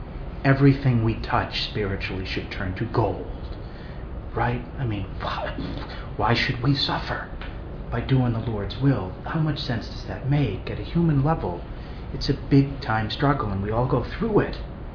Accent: Boston, Massachusetts, United States; I grew up in the Archdiocese of Boston.

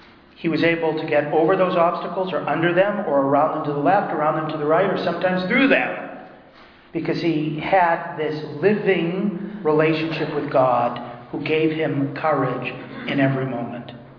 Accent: New England, United States; I'm from New England. We specialize in winning football championships.

